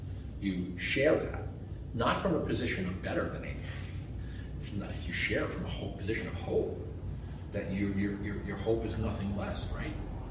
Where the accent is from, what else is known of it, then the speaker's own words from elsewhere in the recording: Brooklyn, New York, United States; I'm guy from Brooklyn.